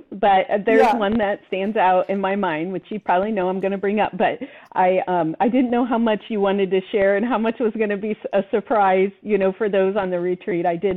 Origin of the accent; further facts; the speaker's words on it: Indiana, United States; because I'm from Indiana, to get on an airplane and go to Spain and do this.